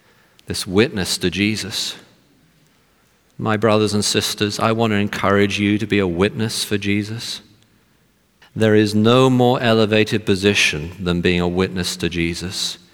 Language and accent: English; United Kingdom; There was a new survey done in 2017 in my home country, United Kingdom